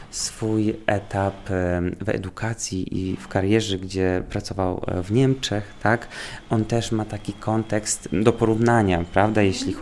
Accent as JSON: {"language": "Polish", "country": "Ukraine", "second_language": "Polish", "lives_now": "Poland", "said": "ludzie często zapominają, że jestem z Ukrainy, głównie dlatego, że mówię po polsku"}